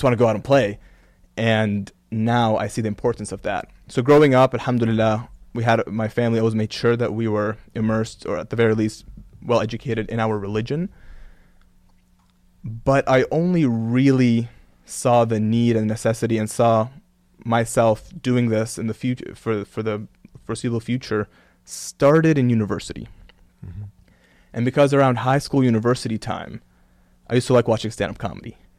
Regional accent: Kuwait; now in Canada; I grew up in a Muslim family, a practicing Muslim family. And I grew up I'm a Palestinian originally, but I was born in Kuwait. And I grew up between Kuwait and Canada.

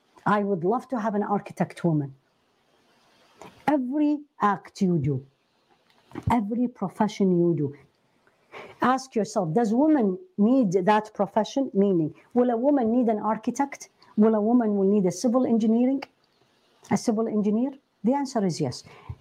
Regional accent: Iraq; She's actually from my home country. She's from Iraq.

